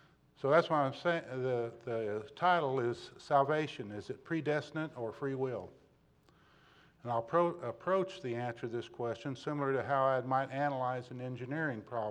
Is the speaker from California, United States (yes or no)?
no; Kansas, United States; moved away; I came from Kansas, moved down here and first time in 72, came off of a harvest crew.